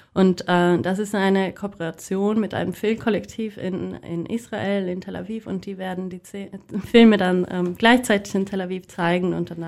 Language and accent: German; Sweden; German is a second language; now in Germany; Ich komme übrigens aus Schweden.